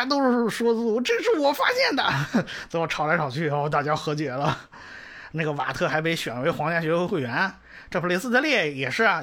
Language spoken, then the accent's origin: Chinese; China